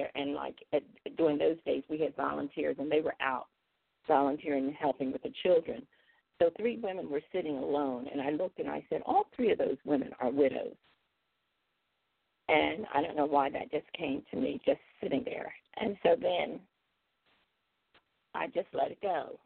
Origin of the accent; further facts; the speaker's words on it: Philadelphia, Pennsylvania, United States; moved away as an adult; now in Maryland, United States; And although I was born and raised in Philadelphia for the last 35 years, I've been living in Maryland.